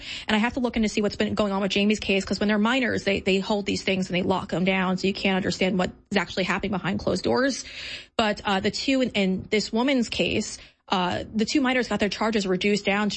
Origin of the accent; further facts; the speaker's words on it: Florida, United States; now in Austin, United States; I came from Florida. I came from South Florida, and I just moved to Texas, and I'm learning a lot about Austin crime here specifically